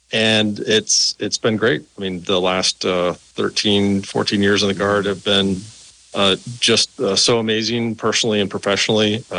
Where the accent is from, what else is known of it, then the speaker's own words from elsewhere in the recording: Middleton, Wisconsin, United States; So born and raised here in the Madison area, I grew up in Middleton, Middleton High School graduate, the year is classified.